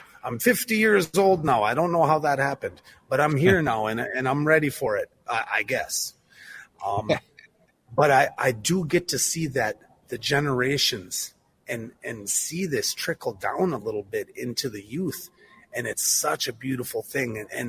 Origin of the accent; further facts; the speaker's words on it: Minneapolis, Minnesota, United States; the fact of the matter is I am from Minneapolis. I was here as a young man. I was just a young boy and this stuff wasn't around.